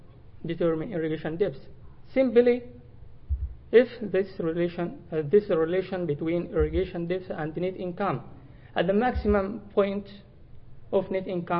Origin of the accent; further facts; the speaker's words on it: Japan; I come from Japan.